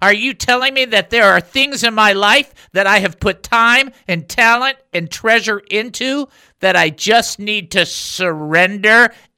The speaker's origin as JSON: {"language": "English", "town": "Detroit", "region": "Michigan", "country": "United States", "said": "I'm from Detroit."}